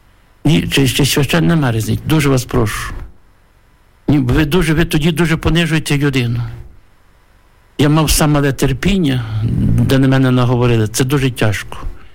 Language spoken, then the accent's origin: Ukrainian; Ternopil Oblast, Ukraine; Я був у Львові. Я з Тернопільщини.